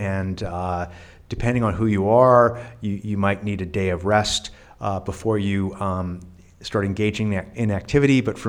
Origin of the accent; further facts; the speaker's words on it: New York, United States; it's like, I'm a New Yorker, and I'm like, oh, and here I'm in Lviv